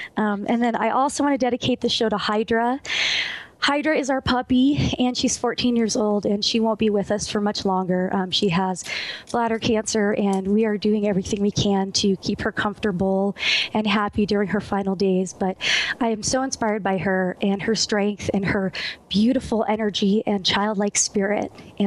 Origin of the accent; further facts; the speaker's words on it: Denver, Colorado, United States; I go on at 5 Eastern, 4 Central, 3 Mountain Time in my hometown, Denver